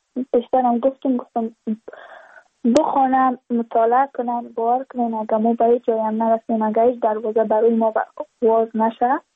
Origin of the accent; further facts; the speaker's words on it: Badakhshan, Afghanistan; چون ما از بدخشان هستیم، یعنی منطقه دور دستش،